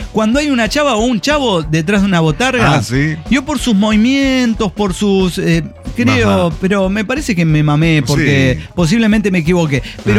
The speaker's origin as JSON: {"language": "Spanish", "town": "León", "region": "Guanajuato", "country": "Mexico", "said": "Me identifica como leonés, que soy orgulloso de esa tesis."}